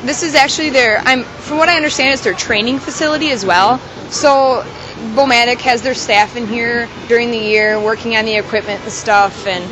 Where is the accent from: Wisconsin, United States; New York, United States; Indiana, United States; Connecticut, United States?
Wisconsin, United States; Black Creek; I'm originally from Black Creek, Wisconsin, which is by Green Bay.